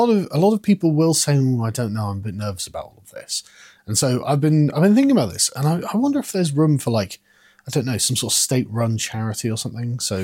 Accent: England, United Kingdom; as an Englishman, what you're describing just sounds like heaven to me

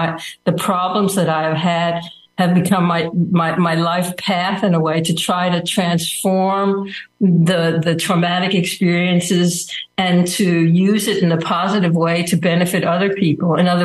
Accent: United States; I grew up in America. I'm American born.

